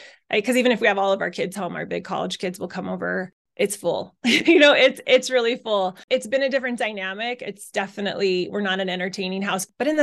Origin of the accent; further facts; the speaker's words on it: Utah, United States; So the reason we picked where we are was because I was raised in Utah